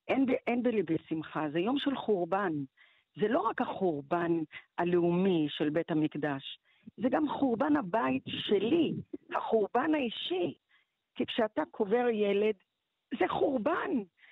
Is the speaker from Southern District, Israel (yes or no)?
yes; Beersheba, Southern District, Israel; also born or lived in Morocco; אני כרגע נמצאת בבאר שבע, המקום שבו גדלתי כשעליתי ממרוקו.